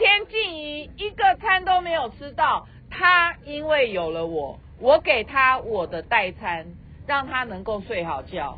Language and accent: Chinese; Taiwan; 我们来自台湾